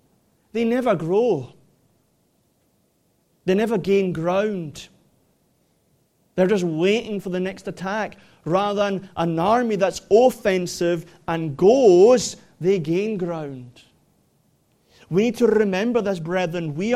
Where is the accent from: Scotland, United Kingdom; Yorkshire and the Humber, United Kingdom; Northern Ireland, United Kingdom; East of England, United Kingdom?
Scotland, United Kingdom; You come to my home country, many cities had gates and walls. You go to Dundee, you'll see a remnant of the wall. You go to Edinburgh, there were remnants of a wall. Glasgow, you see remnants of a wall.